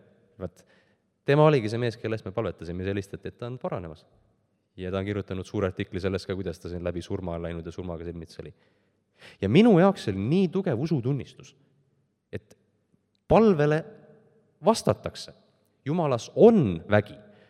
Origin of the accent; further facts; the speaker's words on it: Saare County, Estonia; mina olen Saaremalt pärit.